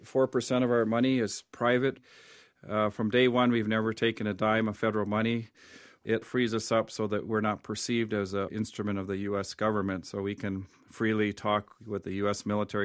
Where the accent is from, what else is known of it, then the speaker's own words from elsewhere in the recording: Tanzania; Well, I grew up in Africa, Tanzania, for 15 years